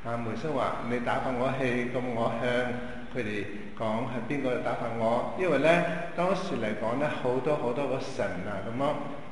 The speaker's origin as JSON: {"language": "Cantonese", "country": "China", "said": "不過我哋中國人咧有都知道，在一切嘅神之上有一個最高嘅天老爺係嘛？"}